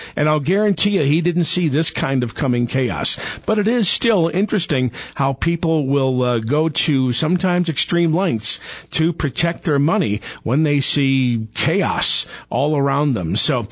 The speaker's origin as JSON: {"language": "English", "town": "St. Louis", "region": "Missouri", "country": "United States", "tie": "born or raised there", "said": "I know from my hometown of St. Louis, when we got a nasty, nasty blizzard back in 82"}